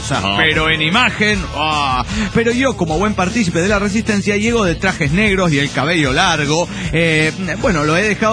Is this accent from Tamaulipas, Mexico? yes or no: no; Guadalajara, Jalisco, Mexico; de Guadalajara.